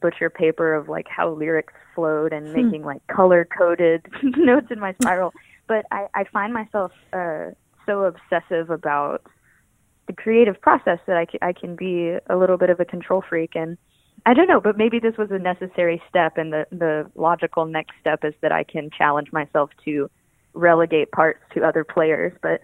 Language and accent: English; Memphis, Tennessee, United States; because I grew up in Memphis wanting to just make songs that fulfilled me